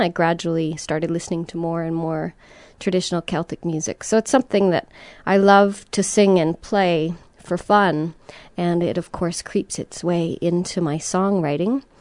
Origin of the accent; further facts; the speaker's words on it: Canada; also born or lived in Scotland; You know, I was born in Scotland, and my family emigrated to Canada when I was a wee bairn.